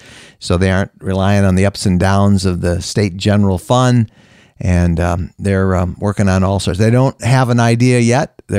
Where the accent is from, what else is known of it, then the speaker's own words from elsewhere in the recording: Michigan, United States; If you're in Michigan, Michigan has some incredible campgrounds. Happens to be my home state